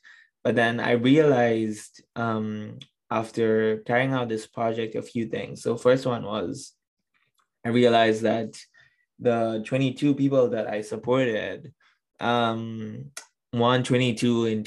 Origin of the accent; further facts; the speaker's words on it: Tanzania; born there; also born or lived in Kenya; I come from a background, I was born in Tanzania, studied in Kenya, of Indian descent.